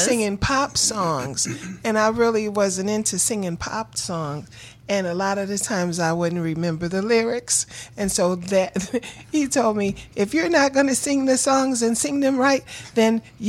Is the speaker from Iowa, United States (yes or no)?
no; Gary, Indiana, United States; I mean, I was raised and born in Gary, Indiana, in which case it was a lot of clubs back in the day.